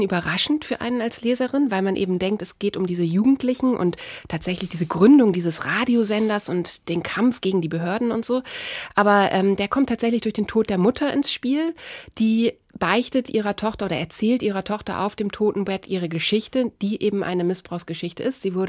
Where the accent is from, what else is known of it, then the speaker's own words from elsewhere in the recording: Bremerhaven, Bremen, Germany; Ich komme selbst aus Bremerhaven und halte den Menschenschlag dort in Norddeutschland für völlig unterschätzt